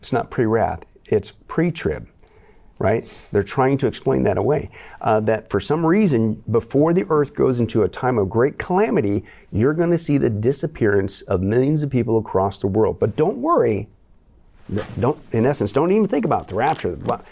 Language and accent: English; Las Vegas, Nevada, United States; I always liken to it like a, you know, I'm from Vegas, it's like a buffet, right?